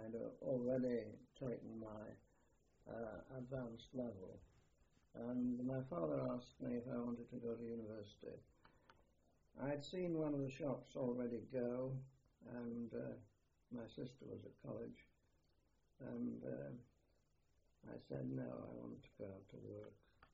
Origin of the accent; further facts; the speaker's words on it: Leeds, Yorkshire and the Humber, United Kingdom; I was born in Leeds.